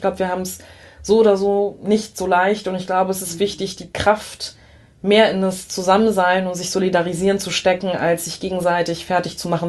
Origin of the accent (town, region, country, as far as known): Schleswig-Holstein, Germany; born or raised there